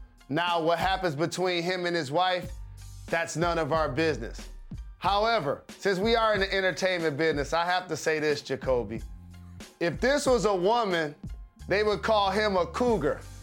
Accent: Michigan, United States; It has a lot to do with the fact I'm from Michigan.

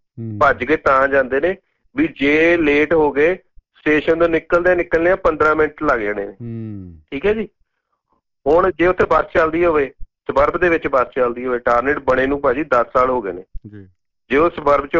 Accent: Punjab, India; ਜਿਹੜੇ ਅਸੀਂ ਪੰਜਾਬੀ ਹੈਗੀ ਨਾ ਕਮਿਊਨਿਟੀ, ਈਵਨ ਇੰਡੀਅਨ ਕਮਿਊਨਿਟੀ

